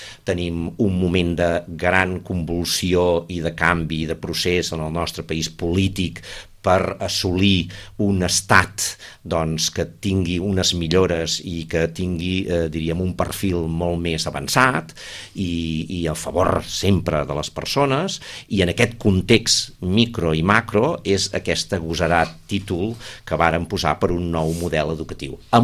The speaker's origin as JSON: {"language": "Catalan", "town": "Sant Cugat del Vallès", "region": "Catalonia", "country": "Spain", "said": "i jo sóc de Sant Cugat, eh? Sóc de Sant Cugat i he anat a escola a Sabadell."}